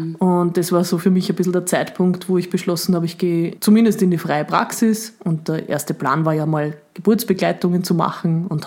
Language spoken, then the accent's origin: German; Upper Austria, Austria; now in Vienna, Austria; ich bin ja dann von Oberösterreich nach Wien gezogen quasi